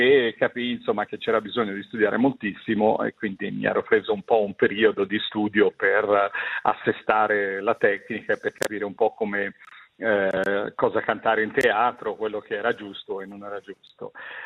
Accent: Montevarchi, Tuscany, Italy; Che non sono di Arezzo, ma sono di Montevarchi.

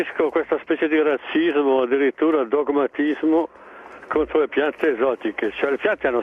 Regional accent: Switzerland; Quando ero piccolo io abitavo in Svizzera interna, non era assolutamente possibile

